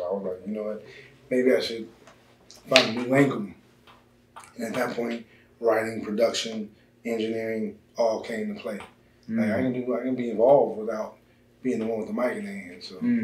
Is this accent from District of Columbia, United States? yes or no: yes; Washington, District of Columbia, United States; I'm from Washington, D.C.